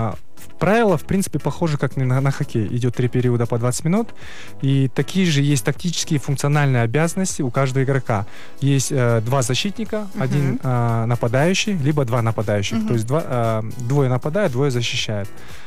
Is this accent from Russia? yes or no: no; Kyrgyzstan; Ну вот издавни и мы, кыргызы, и американцы, ковбои, мы два народа, которые на лошадях, да?